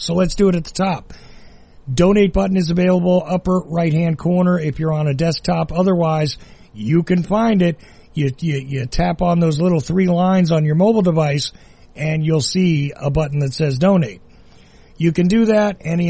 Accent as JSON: {"language": "English", "region": "Northeast", "country": "United States", "said": "since I am from the Northeast and I've been told I talk too fast"}